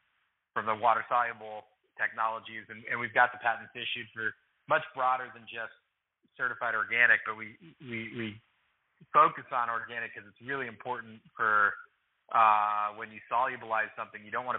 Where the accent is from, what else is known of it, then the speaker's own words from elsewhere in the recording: California, United States; I grew up in the Bay Area and went to the leading life science IP firm globally.